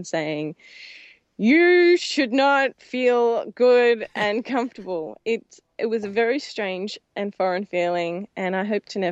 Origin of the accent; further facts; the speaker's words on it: Melbourne, Victoria, Australia; Of course, I come from Melbourne and I ride Melbourne trams all the time.